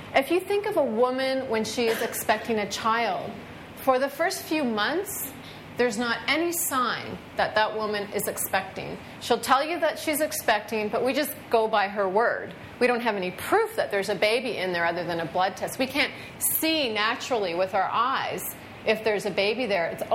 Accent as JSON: {"language": "English", "town": "Toronto", "region": "Ontario", "country": "Canada", "said": "I'm from Toronto"}